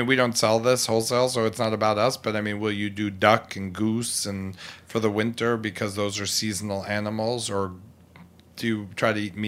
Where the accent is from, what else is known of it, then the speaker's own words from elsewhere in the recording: New York City, New York, United States; I grew up on the Upper East Side, so my mom was taking me to Smith and Walensky when I was 3 and 4 years old.